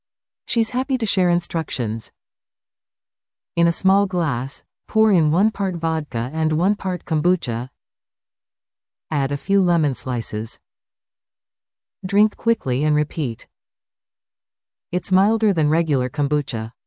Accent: Czechia; I'm also originally from the Czech Republic, so I grew up with fermentation. My grandparents fermented all the time.

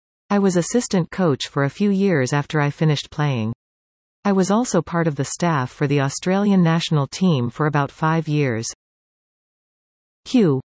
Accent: Collingwood, Ontario, Canada; As a kid growing up in Collingwood, I remember going upstairs in the rink and always looking at the photos on the wall for people I knew.

